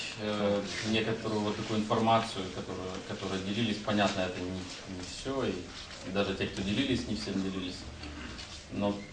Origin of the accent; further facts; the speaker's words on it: Kyiv, Ukraine; Я из Киева, пастор церкви.